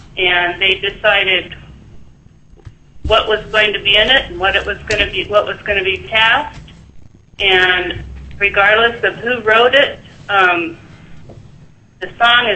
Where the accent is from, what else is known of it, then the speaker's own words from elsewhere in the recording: Kodiak, Alaska, United States; And I grew up in Kodiak. I have a history in Alaska back to the early 50s.